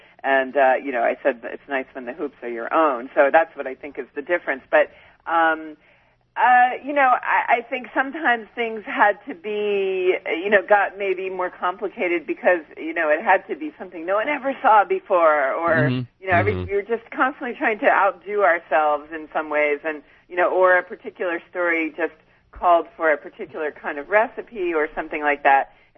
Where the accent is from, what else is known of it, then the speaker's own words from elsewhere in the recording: Philadelphia, Pennsylvania, United States; I'm from Philly, so what am I going to say about New Jersey?